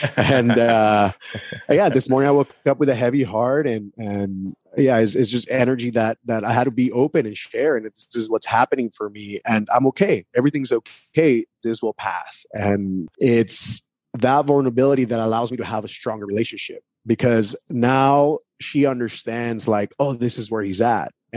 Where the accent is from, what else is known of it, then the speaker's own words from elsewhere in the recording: United States; so I grew up in the States as an illegal immigrant.